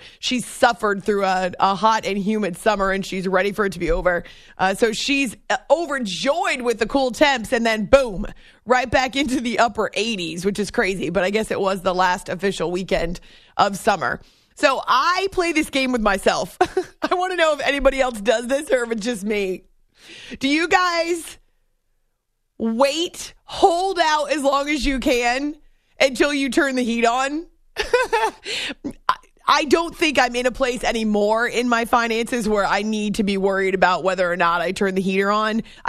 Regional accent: New Hampshire, United States; I grew up in New Hampshire, but it's the White Mountains in New Hampshire and the Green Mountains in Vermont.

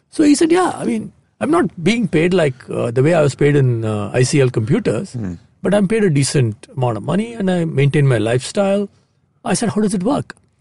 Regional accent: Andhra Pradesh, India; What you're saying is very interesting because my home state is Andhra.

